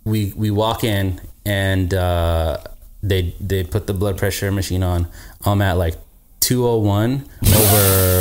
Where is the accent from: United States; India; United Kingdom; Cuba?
India; I am not Mexican. I'm Indian.